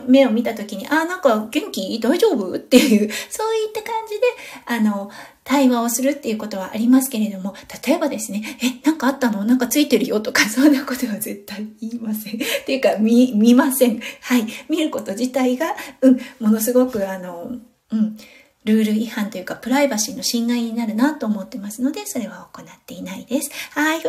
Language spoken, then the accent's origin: Japanese; Iwate, Japan; 私自身が岩手県出身ということで、ね、田舎なんですよね。そう、なので、田舎育ちということもありまして、人混みが苦手という過去もありました。